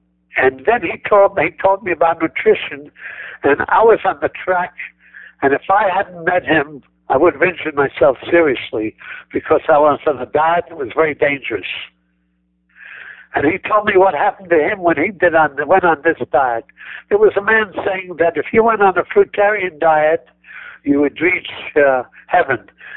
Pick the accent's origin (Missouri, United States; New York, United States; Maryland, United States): New York, United States; New York City; She said, you're not from Buffalo, are you? I said, no, I'm from New York City.